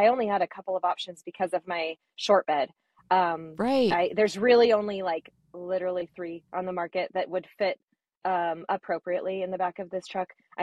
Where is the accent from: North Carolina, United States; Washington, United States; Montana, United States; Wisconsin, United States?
Montana, United States; Bozeman; Being from Montana, like I'm from Montana the rest of the year, and it's not like this there right now.